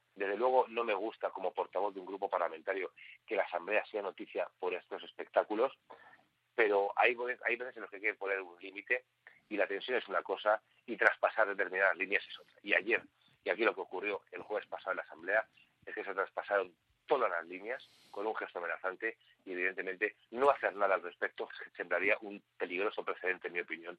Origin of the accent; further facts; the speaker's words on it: Spain; lo peor que nos ha ocurrido como españoles en esta democracia.